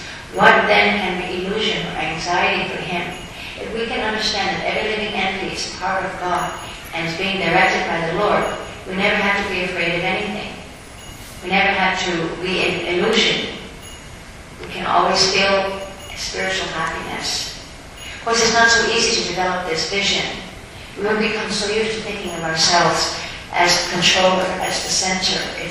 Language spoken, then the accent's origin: English; Canada; I remember when I was in a school growing up in America, Canada, we used to learn English literature